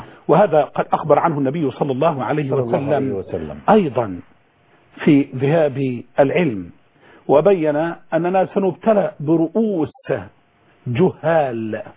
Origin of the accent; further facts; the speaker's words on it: Egypt; وإحنا عندنا في مصر